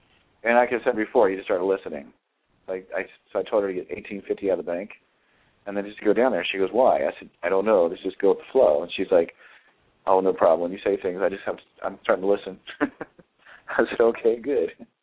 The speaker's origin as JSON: {"language": "English", "region": "Ohio", "country": "United States", "said": "It was, and to me, I'm from Ohio, okay?"}